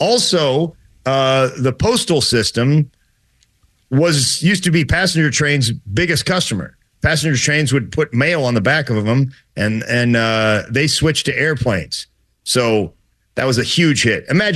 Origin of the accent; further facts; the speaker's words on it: St. Louis, Missouri, United States; I grew up in St. Louis and Anheuser-Busch Brewery is here.